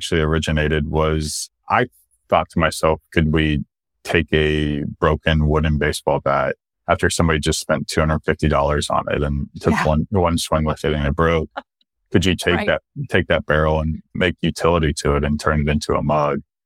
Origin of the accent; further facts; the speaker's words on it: Florida, United States; I grew up in Central Florida, instantly loved the game of baseball while growing up.